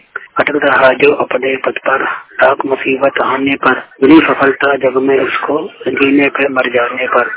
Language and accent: Hindi; India; मैं बरेली नगर दिल्ली का रहने वाला हूँ, 100% ब्लाइंड।